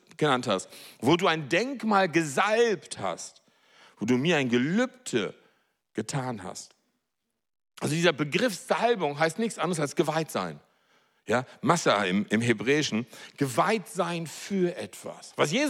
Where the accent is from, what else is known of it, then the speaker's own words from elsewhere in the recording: Marseille, Provence-Alpes-Côte d'Azur, France; wenn wir in eine Synagoge gehen, bei uns in Marseille